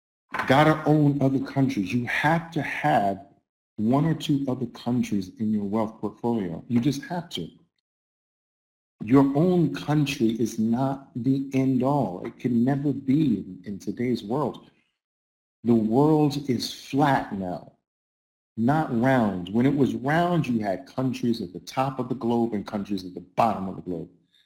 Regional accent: New York, United States; I'm from New York.

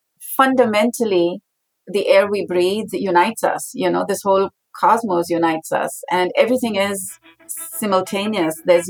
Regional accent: South India, India; I was raised in India. I grew up in the south of India. In some ways, I was always an outsider. I grew up in the south, but my father was from the north.

